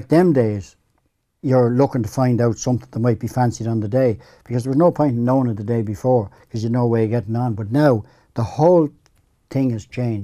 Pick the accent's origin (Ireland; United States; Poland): Ireland; Ballybon, Leinster; born there; also born or lived in Kildare; I was born out in North County Dublin, Ballybon.